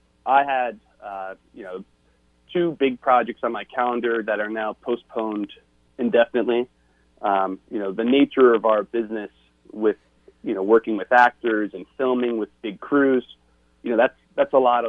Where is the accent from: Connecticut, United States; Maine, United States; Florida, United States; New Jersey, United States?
Connecticut, United States; Norwalk; Even in my hometown of Norwalk, Connecticut, there's a distillery who's making Purell or hand sanitizer.